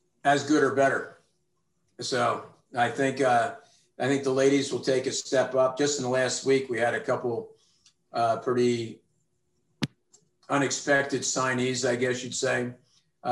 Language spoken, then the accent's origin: English; Philadelphia, Pennsylvania, United States; she swam for a coach that I grew up swimming with in Philadelphia.